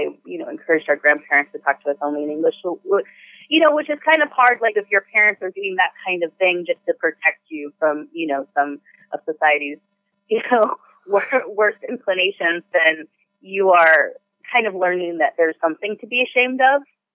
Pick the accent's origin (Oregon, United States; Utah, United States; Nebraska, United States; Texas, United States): Texas, United States; Corpus Christi; So I'm from Corpus Christi, Texas, which is a sparkling city by the bay. My parents both immigrated from Mexico when they were pretty young, like in their late teens with their parents and their families.